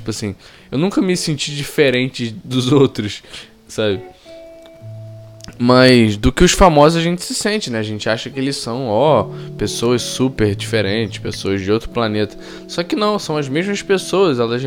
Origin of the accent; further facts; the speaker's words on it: Rio de Janeiro, Brazil; Isso é um orgulho que eu tenho a dizer como carioca.